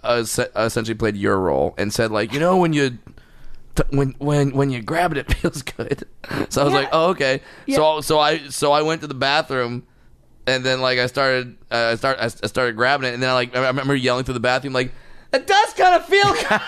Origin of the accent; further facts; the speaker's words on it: Orange County, California, United States; That's definitely two white boys from Orange County.